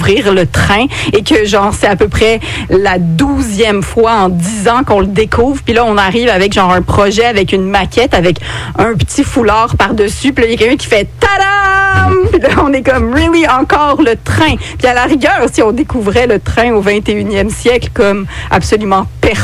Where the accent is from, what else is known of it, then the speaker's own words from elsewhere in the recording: Quebec, Canada; en tant que Canadienne slash Québécoise